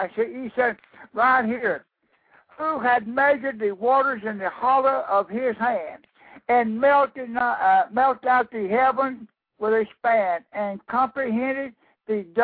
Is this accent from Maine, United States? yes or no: no; Wade, Mississippi, United States; from South Mississippi, a little town called Wade.